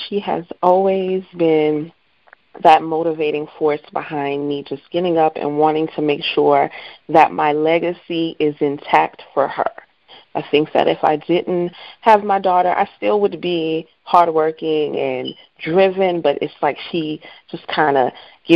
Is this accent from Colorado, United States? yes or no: no; New Orleans, Louisiana, United States; and I was raised in New Orleans, so I went to school.